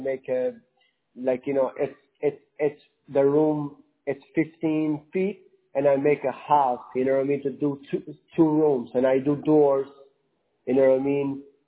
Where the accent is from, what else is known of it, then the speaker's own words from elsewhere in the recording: New York, United States; now in West Palm Beach, United States; but 3 months ago I came from New York, I came to live in the Florida, West Palm Beach.